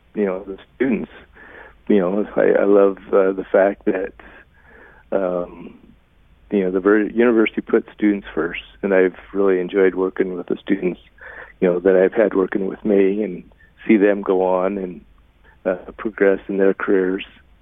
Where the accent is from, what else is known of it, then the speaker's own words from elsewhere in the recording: Bremerton, Washington, United States; I grew up in Bremerton, Washington, for one of eight kids